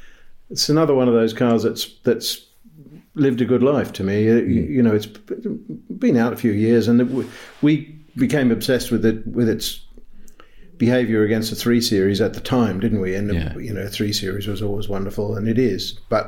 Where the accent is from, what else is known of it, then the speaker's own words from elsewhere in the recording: Australia; born there; Where I was born in Australia